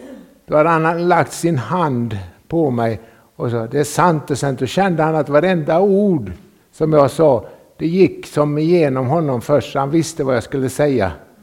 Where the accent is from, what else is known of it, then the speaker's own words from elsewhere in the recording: Jönköping, Jönköping County, Sweden; och är man uppvuxen i Sverige så kallar man det för Smålands Jerusalem, och det är Jönköping, den stad är känd för alla sina kyrkor